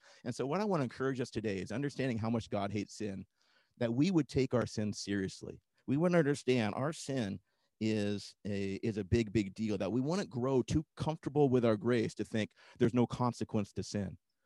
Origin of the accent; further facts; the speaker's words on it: Washington, United States; I grew up in Washington, and there are blackberry bushes everywhere in Washington.